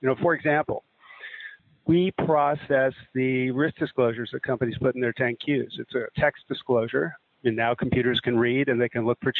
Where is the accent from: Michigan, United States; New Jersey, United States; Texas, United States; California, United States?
California, United States; I am a Californian that went to a PhD program at Berkeley